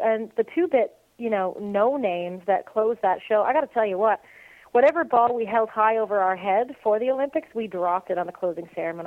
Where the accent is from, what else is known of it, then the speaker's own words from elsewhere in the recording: Canada; And I'm Canadian